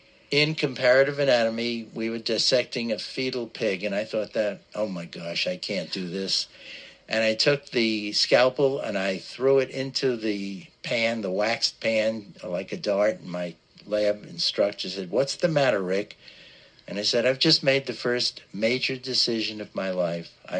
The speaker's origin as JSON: {"language": "English", "town": "Amityville", "region": "New York", "country": "United States", "tie": "born there", "also_born_or_lived": "Hicksville", "said": "I was born in Amityville, Long Island, New York."}